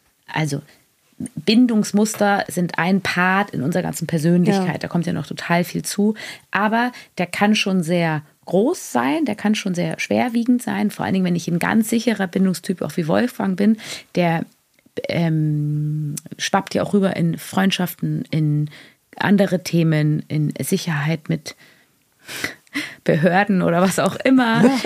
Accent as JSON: {"language": "German", "region": "Bavaria", "country": "Germany", "said": "Wie man bei uns in Bayern sagt."}